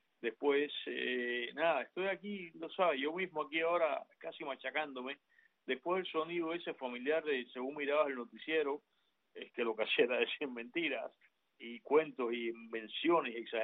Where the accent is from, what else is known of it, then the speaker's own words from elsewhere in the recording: Cuba; moved away as an adult; habrá cambiado Cuba en mis años de ausencia, que son ya 6, casi prácticamente son 30, pero yo recuerdo la rutina de las 5 de la tarde desde mi infancia hasta mi adultez joven, cuando me fui de Cuba.